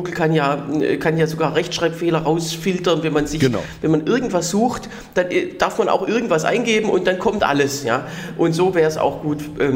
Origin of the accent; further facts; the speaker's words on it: Berlin, Germany; das bin ich, aus Berlin, Kabarettist